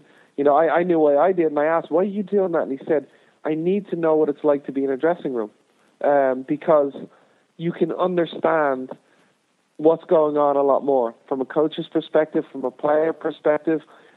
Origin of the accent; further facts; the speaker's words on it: Ireland; now in United States; growing up in Ireland and playing in League of Ireland